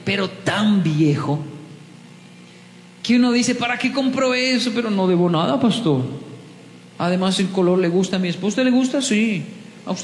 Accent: Bogotá, Colombia; Yo soy de Bogotá y no digo más.

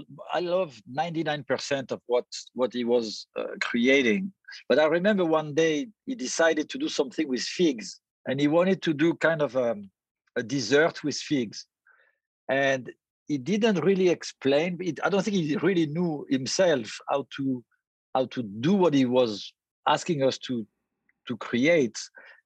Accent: the South, France; English is a second language; now in United States; And Gilbert was from Brittany and I was from the South.

